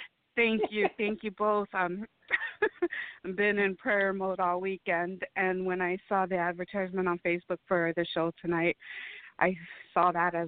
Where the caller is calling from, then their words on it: Indiana, United States; I'm calling from Northwest Indiana.